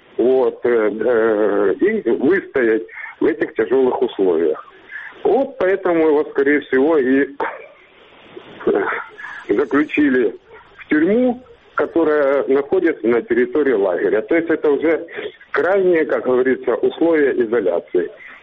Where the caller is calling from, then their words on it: Partenit, Crimea, Ukraine; Я звоню вам из Крыма, из Аушты, поселок городского типа Партенит.